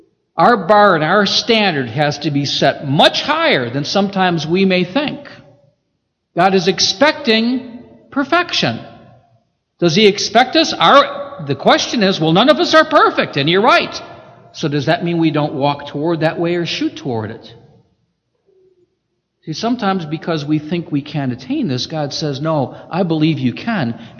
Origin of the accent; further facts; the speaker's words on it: Michigan, United States; although I was from Michigan, and there's plenty of water and plenty of ice there as well.